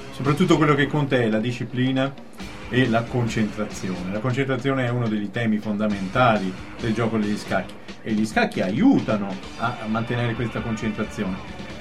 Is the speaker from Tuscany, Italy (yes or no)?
no; Veneto, Italy; io vengo dal Veneto, forse vi sarete accorti di questo mio accento.